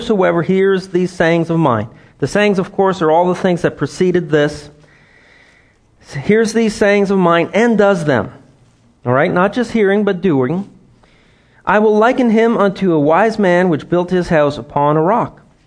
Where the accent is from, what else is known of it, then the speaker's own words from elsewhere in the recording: Ottawa, Ontario, Canada; because I grew up in Ottawa, the capital of Canada.